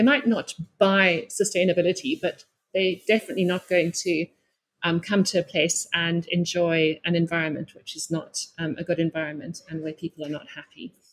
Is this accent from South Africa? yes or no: yes; Western Cape, South Africa; having been born and raised in the Cape Winelands, I had the privilege of living close to the soil and the people on 4 wine estates.